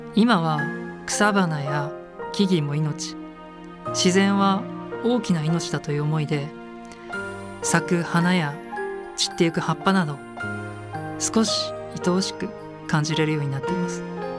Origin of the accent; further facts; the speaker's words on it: Ise, Mie, Japan; 重県伊勢市に帰った僕は一人車を走らせていました。